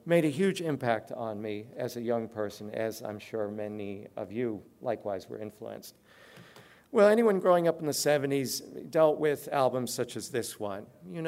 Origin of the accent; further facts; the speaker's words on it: Washington, District of Columbia, United States; Growing up in Washington, D.C., my mother, for example, worked for the Association for Community Colleges in downtown Washington on DuPont Circle.